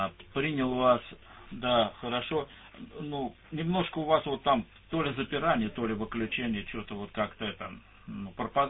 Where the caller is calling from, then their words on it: Zolotoye, Saratov Oblast, Russia; я вам уже говорил, Саратовская область, Золотое.